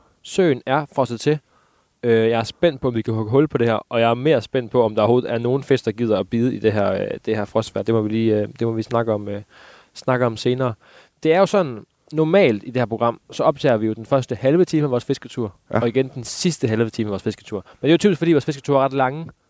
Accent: Alken, Central Denmark Region, Denmark; jeg har vokset op ude i Alken, det er en halv times tid herfra

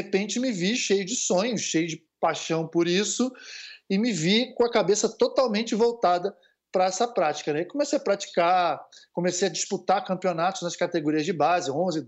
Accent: Rio de Janeiro, Brazil; Então, eu sou de Copacabana, né? Rio de Janeiro, sou ali do posto 4, Constante Ramos

